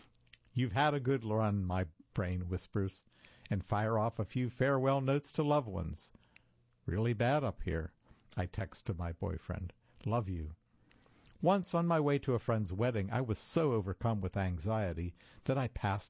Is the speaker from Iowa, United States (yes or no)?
yes; Iowa, United States; In May of 2015, I was traveling from my home state of Iowa to New York City for a summer internship.